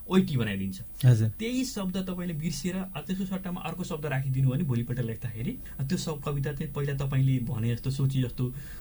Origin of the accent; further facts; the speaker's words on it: Gandaki Province, Nepal; also born or lived in Shillong, India; मेरो खास पहाड ओरिजिनल घर चाहिँ पर्वत जिल्लाको कुर्गा हलेवास नगरपालिका हो अहिलेको